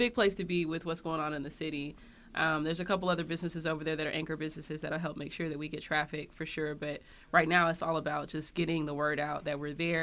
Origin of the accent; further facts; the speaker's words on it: Denver, Colorado, United States; also born or lived in Atlanta; now in Nashville, United States; I'm from Denver, but I came here by way of Atlanta.